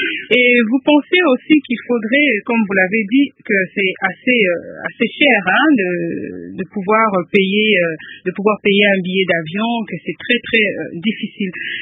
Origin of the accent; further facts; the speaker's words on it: DR Congo; Voici un peu, en quelques mots, ma contribution en tant que Congolais soucieux de l'avancement de son pays.